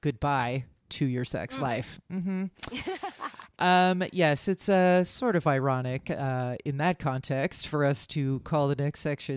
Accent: New Jersey, United States; but in my defense, I am from New Jersey.

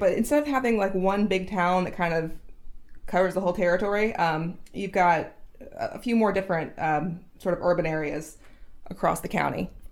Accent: Atlanta, Georgia, United States; No. I grew up in Atlanta.

